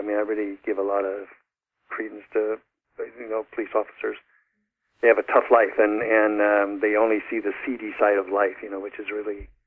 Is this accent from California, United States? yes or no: yes; San Francisco, California, United States; And I grew up in San Francisco and went to high school